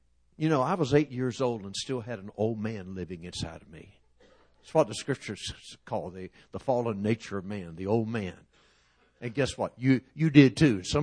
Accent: Norfolk, Virginia, United States; I grew up in Norfolk, Virginia. My dad and mom pastored a Pentecostal church in Norfolk.

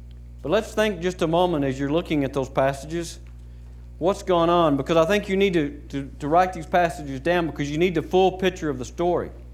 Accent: Texas, United States; I mean, I'm from Texas, okay? Southern Oklahoma, it might be different, but we're in Texas, okay?

